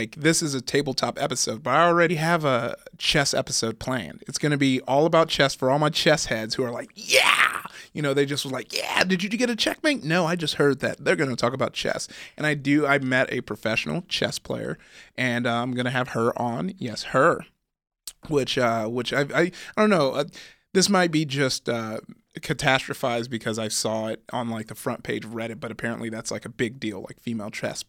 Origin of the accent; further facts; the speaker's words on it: California, United States; growing up in SoCal, our big thing was like...